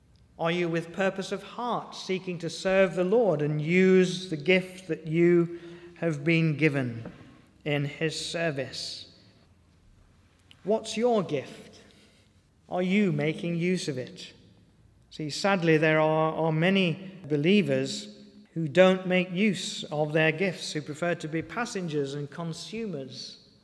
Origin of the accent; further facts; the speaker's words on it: United Kingdom; And we're British, we're polite, we don't like to talk about these things.